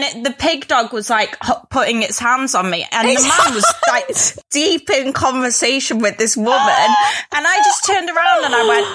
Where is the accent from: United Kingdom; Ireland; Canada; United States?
United Kingdom; Altrincham, North West England; So obviously I grew up like in Altrincham.